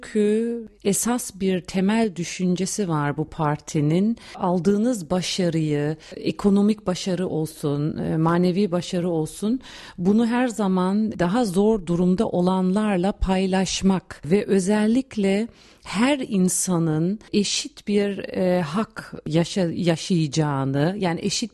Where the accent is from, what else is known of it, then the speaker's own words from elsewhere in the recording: Hamburg, Germany; Türk kökenli bir Alman olarak tabii ki oluyorum. Çünkü Hamburg'da doğmuşum, büyümüşüm. Tabii yani buranın bir insanıyım